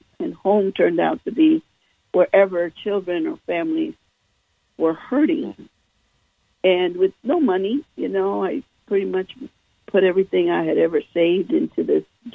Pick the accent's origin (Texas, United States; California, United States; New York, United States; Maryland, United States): Texas, United States; now in Las Vegas, United States; as you can tell probably from my tone or accent. I'm a girl from Texas, living in Las Vegas